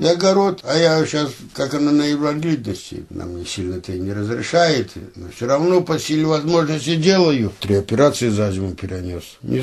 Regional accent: Kulomzino, North Kazakhstan Region, Kazakhstan

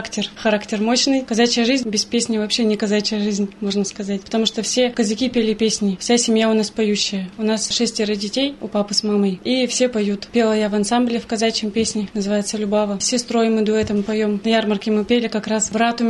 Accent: Don, Russia; я донская казачка.

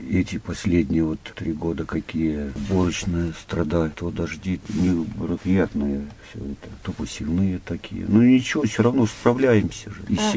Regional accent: Kazakhstan; moved away as an adult; now in Tyumen Oblast, Russia; Родом я из Казахстана. В 86-м году окончил Коломенскую 8-летнюю школу.

